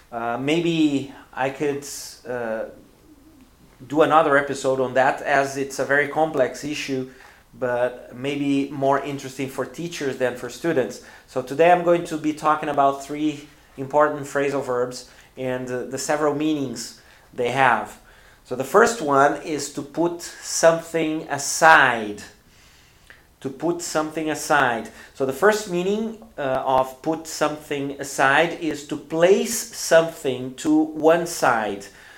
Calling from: Porto Alegre, Rio Grande do Sul, Brazil; English is a second language

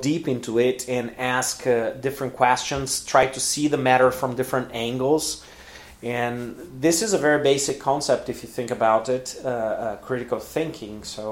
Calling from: Porto Alegre, Rio Grande do Sul, Brazil; English is a second language

